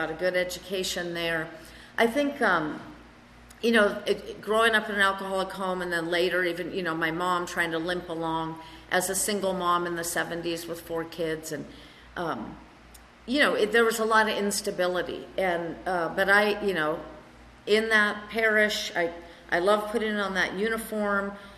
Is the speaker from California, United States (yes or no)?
yes; Santa Cruz, California, United States; I grew up in Santa Cruz up north.